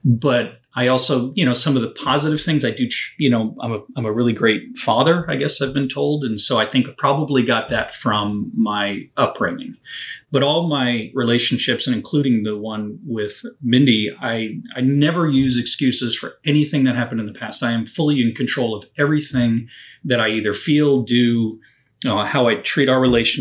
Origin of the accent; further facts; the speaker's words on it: New Jersey, United States; instead of just the small amount of years that I grew up in New Jersey.